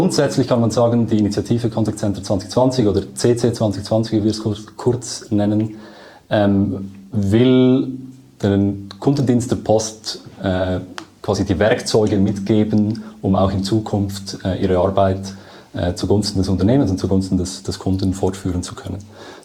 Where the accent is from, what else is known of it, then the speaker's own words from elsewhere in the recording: Lucerne, Switzerland; ich komme aus Luzern. Auch meine Ausbildungen sind in erster Linie in Luzern durchgeführt worden. Ich lebe auch dort.